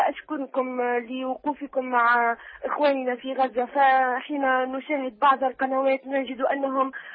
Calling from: Tunisia; سيدي وأود أن أحييكم من تونس.

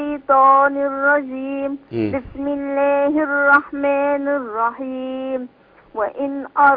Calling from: Cairo, Cairo Governorate, Egypt; من القاهره.

